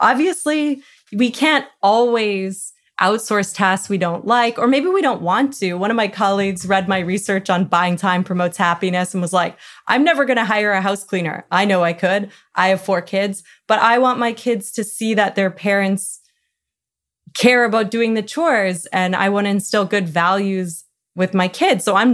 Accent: Canada; I'm Canadian

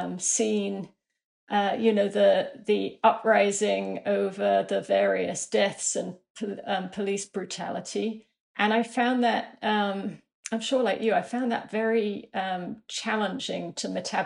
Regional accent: New York City, New York, United States; certainly as a New Yorker, I think all of us are processing more trauma than you might imagine.

